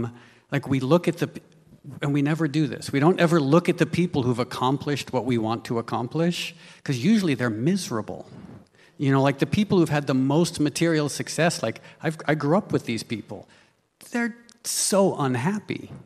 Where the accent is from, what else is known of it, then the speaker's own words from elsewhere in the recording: New York, United States; born there; and I'm Western, I was born in New York